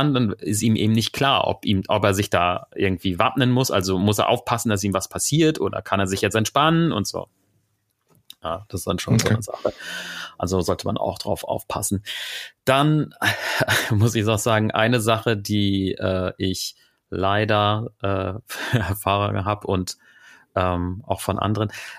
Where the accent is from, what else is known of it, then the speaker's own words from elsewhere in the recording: Hamburg, Germany; wir sind aus Hamburg